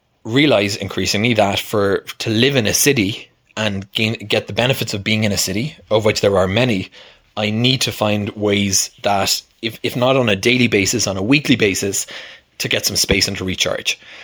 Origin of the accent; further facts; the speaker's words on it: Ireland; growing up in Ireland, we'd go to the country in the summers.